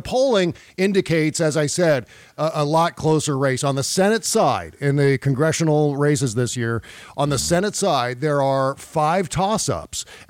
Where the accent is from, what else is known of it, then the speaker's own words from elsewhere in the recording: United States; I'm an American.